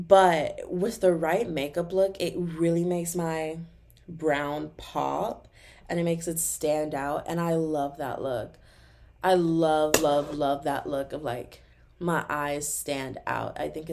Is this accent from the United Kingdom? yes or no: no; Texas, United States; But I still love me some Texas, cause I'm from Texas, man.